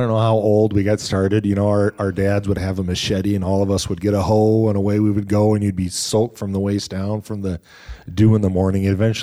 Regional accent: Butterfield, Minnesota, United States; Yeah, I grew up in Butterfield, Minnesota, a little town. I actually graduated with 18 kids in high school.

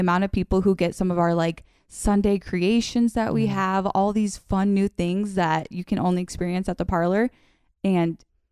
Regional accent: Le Mars, Iowa, United States; So growing up in Lamars, I mean, it's just the best because it's got that hometown feel

